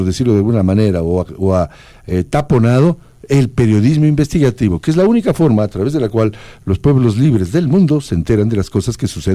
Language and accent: Spanish; Quito, Pichincha, Ecuador; Utilizando un quiteñismo, yo soy quiteño, nos dieron debatiendo.